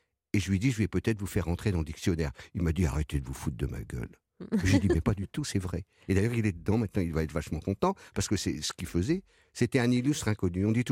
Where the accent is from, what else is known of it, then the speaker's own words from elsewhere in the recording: Hauts-de-France, France; j'ai fait mes études à Arras, avec mes frères et tout ça. Donc, vraiment, on est vraiment du Nord